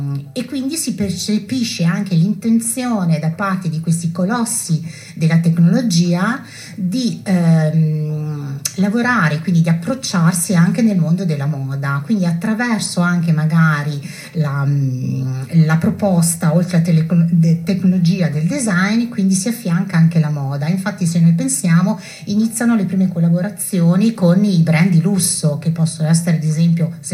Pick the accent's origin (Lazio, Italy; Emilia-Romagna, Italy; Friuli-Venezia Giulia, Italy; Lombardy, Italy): Emilia-Romagna, Italy; Modena; Allora, io sono di Modena e provengo da un settore della moda